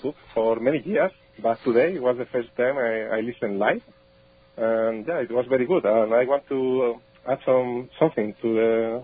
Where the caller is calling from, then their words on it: Madrid, Community of Madrid, Spain; Madrid. Madrid, Spain, yes.